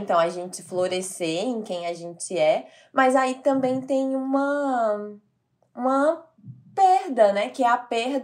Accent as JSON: {"language": "Portuguese", "region": "Northeast Region", "country": "Brazil", "moved": "yes", "said": "porque é a minha terra e eu queria ir sozinha. Queria trabalhar, queria matar saudades. E tava na minha terra, no Nordeste, viajando e trabalhando."}